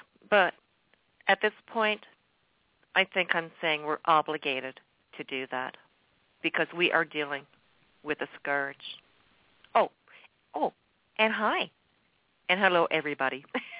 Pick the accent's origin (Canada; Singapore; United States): Canada; everybody knows I hail from Canada.